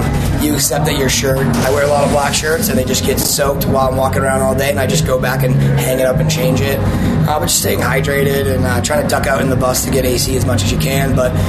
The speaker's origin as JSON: {"language": "English", "region": "New England", "country": "United States", "tie": "born or raised there", "said": "So this kind of heat up here, I grew up with in New England, so I'm fine with it."}